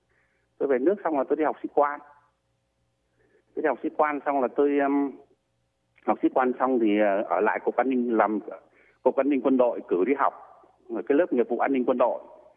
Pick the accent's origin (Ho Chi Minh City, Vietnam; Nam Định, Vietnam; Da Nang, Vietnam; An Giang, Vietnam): Nam Định, Vietnam; Ý Yên; quê em ở Yên thì nó ở gần Nghĩa Hưng.